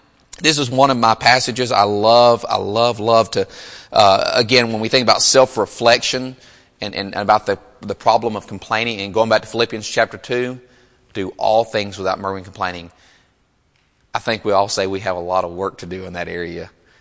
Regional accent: Burkeville, Texas, United States; I come from Burkeville, Texas, Center Texas area. Traffic ain't nothing like here.

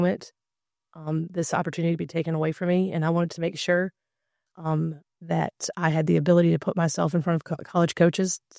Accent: Colonial Heights, Virginia, United States; I grew up in Colonial Heights, where Johnny Oates was from. Well, he was from Prince George, but I went to school with his kids.

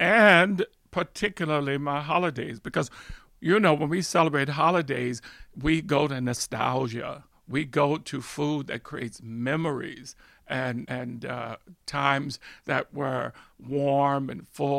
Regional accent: the South, United States; now in New York, United States; Let me just say that there's nothing I'm more prouder of than being a Southerner. I mean, I relish it. I engage it. I live in that space. I am cradled by the warmth, generosity, graciousness of the South.

